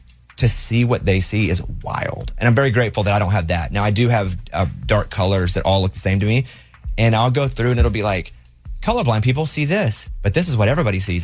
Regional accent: Arkansas, United States; I'm from Arkansas.

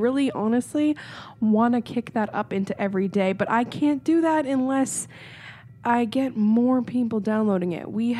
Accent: Florida, United States; Growing up in Florida, a shady, cool lake was welcome. My grandma even lived next door to us, and it was nice to have her close by.

